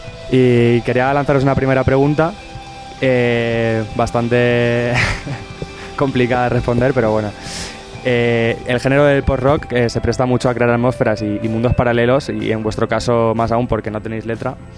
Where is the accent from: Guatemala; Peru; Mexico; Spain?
Spain; Albacete, Castilla-La Mancha; buenos amigos de Albacete, mi ciudad natal